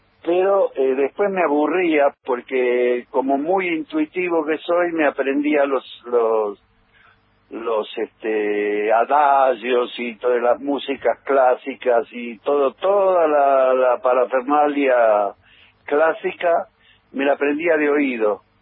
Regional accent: San Martín, Buenos Aires Province, Argentina; Bueno, yo nací en San Martín, provincia de Buenos Aires.

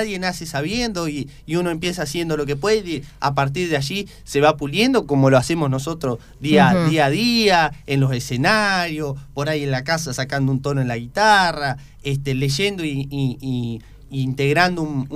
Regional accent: Chos Malal, Neuquén, Argentina; Yo soy de un pago del norte neuquino que se llama Chosmalal, allí al pie de la Cordillera del Viento. Nací también de familia criancera

